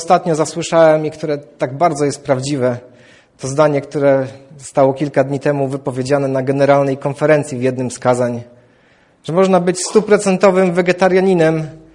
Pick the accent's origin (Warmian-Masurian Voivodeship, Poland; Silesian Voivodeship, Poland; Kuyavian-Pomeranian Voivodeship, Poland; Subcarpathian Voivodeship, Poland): Silesian Voivodeship, Poland; Katowice; Pochodzę z Katowic i tam się wychowałem. I 8 lat życia wychowałem się u moich dziadków.